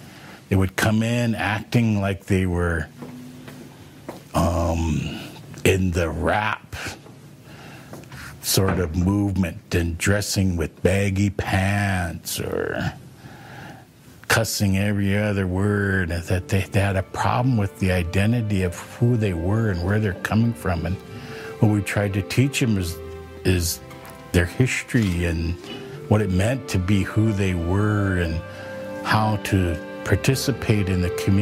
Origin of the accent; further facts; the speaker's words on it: Aberdeen, South Dakota, United States; I grew up in Aberdeen, South Dakota. My parents worked for the BIA.